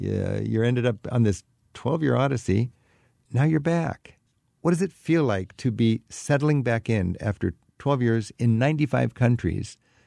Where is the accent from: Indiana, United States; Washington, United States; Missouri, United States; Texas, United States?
Washington, United States; Edmonds; it just happens to be my hometown, Edmonds, Washington.